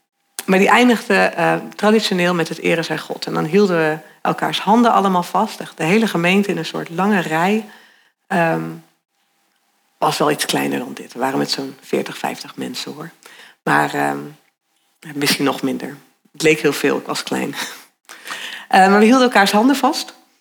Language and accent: Dutch; Randstad, Netherlands; now in Emmeloord, Netherlands; Nou, ik kom uit de Randstad.